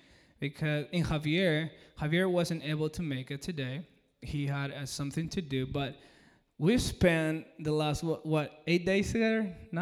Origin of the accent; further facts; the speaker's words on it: Peru; I'm from Peru.